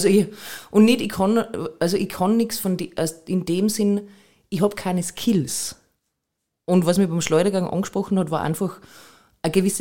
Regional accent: Salzburg, Austria; ich komme aus Salzburg, ich komme aus dem Pinzgau, ich komme aus einem kleinen Ort, da gibt es nicht viel Theater.

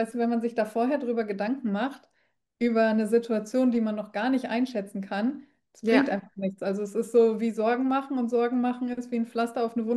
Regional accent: Paderborn, North Rhine-Westphalia, Germany; now in Berlin, Germany; noch in meiner richtigen Heimat in Paderborn, also wo ich groß geworden bin

